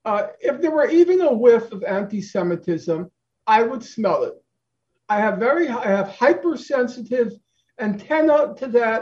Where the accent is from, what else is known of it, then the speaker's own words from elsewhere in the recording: United States; And I say to you, you know, as an American, we're so hypersensitive to one inch on that property line.